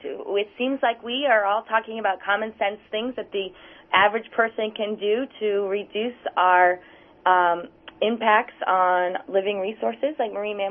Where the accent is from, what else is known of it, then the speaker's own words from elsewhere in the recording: Maine, United States; I'm absolutely for eating seafood. I grew up in Maine and I love it.